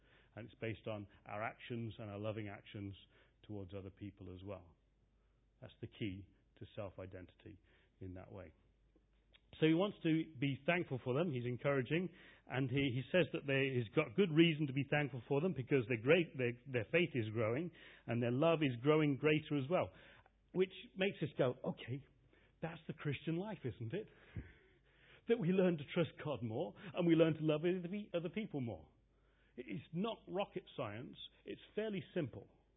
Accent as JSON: {"language": "English", "region": "England", "country": "United Kingdom", "said": "I am English. I have forefathers who lost their lives in the First World War"}